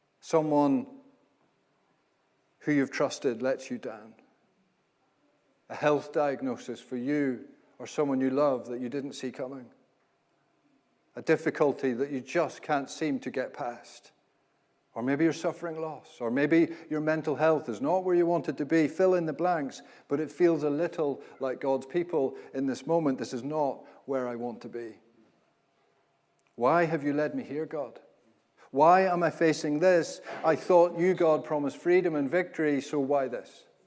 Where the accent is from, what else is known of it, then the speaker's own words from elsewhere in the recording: Belfast, Northern Ireland, United Kingdom; I was 13 years old. I grew up in Belfast, Northern Ireland.